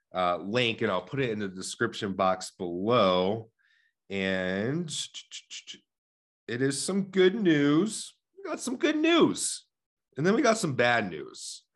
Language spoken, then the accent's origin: English; New York, United States; I'm a New Yorker. I'm from New York. I'm from upstate New York.